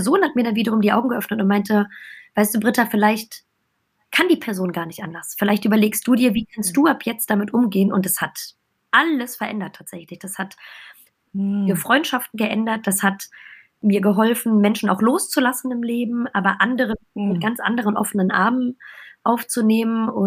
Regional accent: Düsseldorf, North Rhine-Westphalia, Germany; also born or lived in Essen; ich bin in Essen geboren, in Düsseldorf groß geworden, also Rheinländerin.

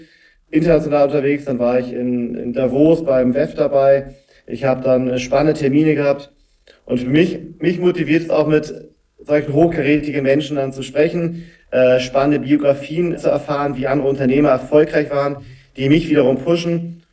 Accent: Germany; ich stehe hinter Deutschland. Ich bin als Deutscher sehr patriotisch in dem Punkt. Ich möchte gerne, dass Deutschland wieder nach vorne kommt.

